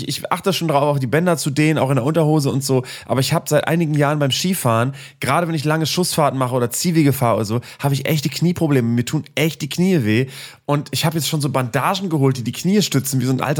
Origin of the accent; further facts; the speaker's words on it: Bremen, Germany; Also ich fahre total gerne durch meine alte Heimat durch. Und da gibt es eine Stelle in Bremen-Nord, das ist ja ein sehr dünner Stadtteil und das ist eigentlich eingekesselt von Niedersachsen.